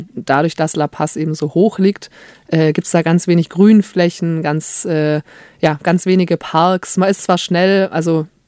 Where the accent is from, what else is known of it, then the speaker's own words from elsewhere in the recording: Stuttgart, Baden-Württemberg, Germany; Also ich bin auch in Stuttgart aufgewachsen